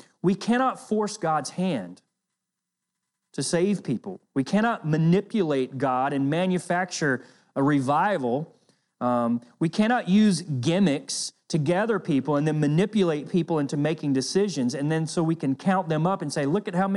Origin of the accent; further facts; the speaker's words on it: the South, United States; I grew up in the South, so I don't know if you guys know what I'm talking about, but they would have revivals every year.